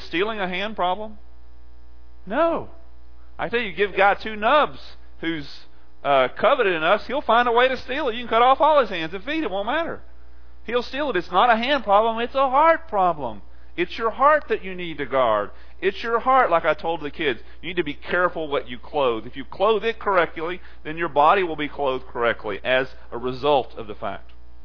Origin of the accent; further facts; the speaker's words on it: Texas, United States; I grew up in East Texas, very far south and east, about as far south and east as you can get. 5 miles from the border of Louisiana, 10 miles or 15 miles from the coast of the Gulf of Mexico.